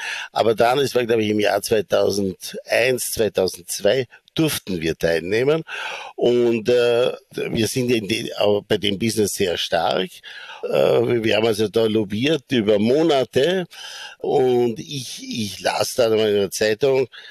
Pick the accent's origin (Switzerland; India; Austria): Austria; als Österreicher